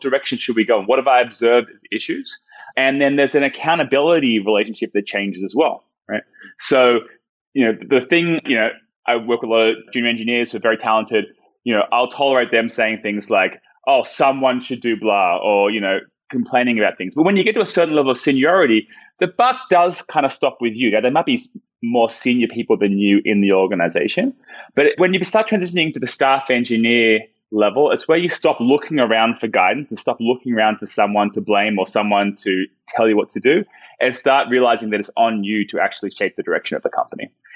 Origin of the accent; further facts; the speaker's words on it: Australia; moved away as an adult; now in United States; I'm Australian. Maybe you can hear. I'm kind of losing my accent. I've been in the States about 16 years, and I came out here originally for grad school, ended up staying in the tech industry.